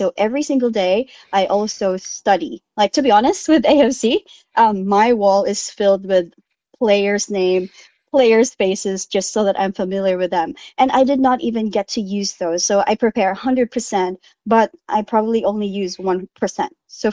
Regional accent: Malitbog, Eastern Visayas, Philippines; now in Australia; Yes, I am very proud of my heritage, and more than just being Filipino, I'm proud na I'm from Malitbog, Southern Leyte. You may not have not heard of the town. It's a tiny Belen town

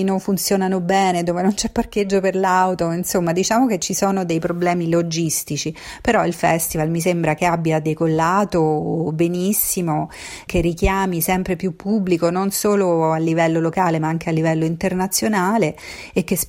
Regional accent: Rome, Lazio, Italy; Io come romana

